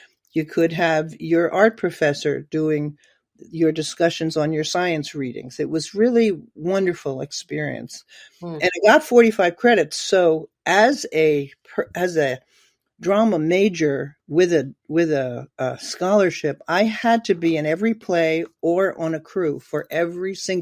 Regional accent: Mineola, New York, United States; born there; In Mineola, 1945. I was born right at the end of World War II.

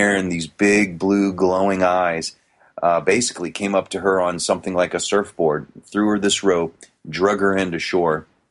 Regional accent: Ormond Beach, Florida, United States; But Audrey and I grew up in Ormond Beach, which is just north of Daytona

